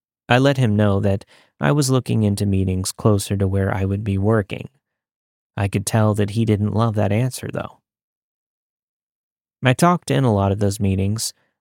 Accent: Los Angeles, California, United States; I grew up in Los Angeles, but not the touristy part. My neighborhood had liquor stores every few blocks and corner shops with thick plexiglass windows.

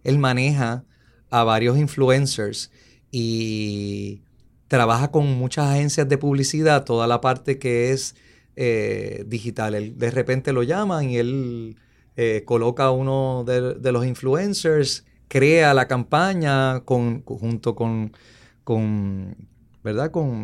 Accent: Puerto Rico; sobre nosotros como los puertorriqueños, uh-huh, sobre mi país

